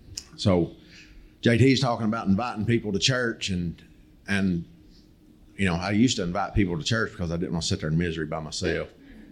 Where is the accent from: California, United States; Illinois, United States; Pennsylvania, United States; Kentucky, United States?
Kentucky, United States; also born or lived in Ohio; My believe it or not, from my accent, I'm actually from Ohio. But we moved to Eastern Kentucky when I was two.